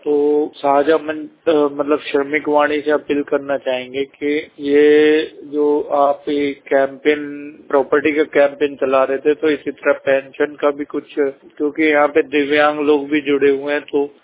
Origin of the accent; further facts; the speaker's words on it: Mathura, Uttar Pradesh, India; वैसे तो मैं यूपी का रहने वाला हूँ, जिला मथुरा का